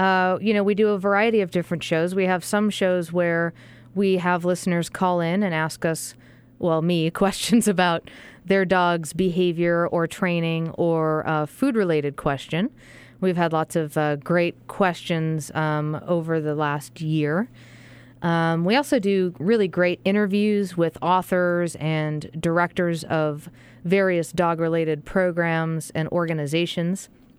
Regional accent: Boston, Massachusetts, United States; I'm from Boston, so excuse my Celtics.

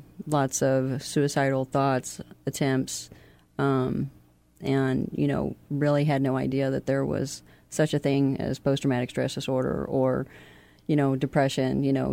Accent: Kentucky, United States; moved away as an adult; I'm originally from Kentucky. I don't want to be too cliche and say I'm a … I am. I know, sad. But basically, I left Kentucky when I was 18

